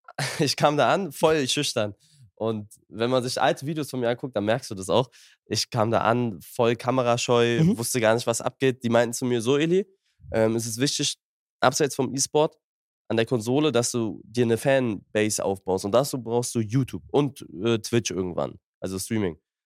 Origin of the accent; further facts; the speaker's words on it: Berlin, Germany; auch als Kind damals und bin halt Berliner.